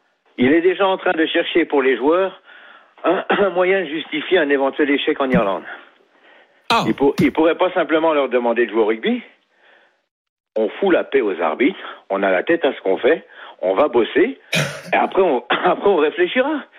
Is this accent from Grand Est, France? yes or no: no; Lons-le-Saunier, Bourgogne-Franche-Comté, France; je suis originaire de Lons-le-Saunier dans le Jura